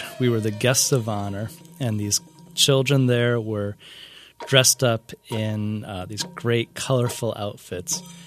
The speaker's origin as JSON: {"language": "English", "town": "Oakland", "region": "Maine", "country": "United States", "said": "I'm from Oakland. I teach at Mid-Maine Technical Center, and I work for Maine Public as the Education Program Coordinator."}